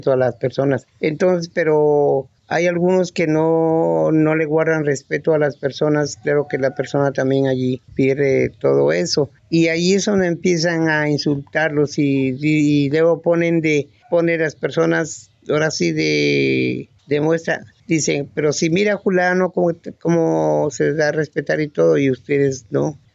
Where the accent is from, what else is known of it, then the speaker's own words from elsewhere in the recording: Zaachila, Oaxaca, Mexico; Soy originario aquí de Xachila, del barrio de San Pablo La Raya. Aquí nací en ese barrio y aquí estoy creciendo y aquí voy a morir. Pues fíjate que ya tengo 66 años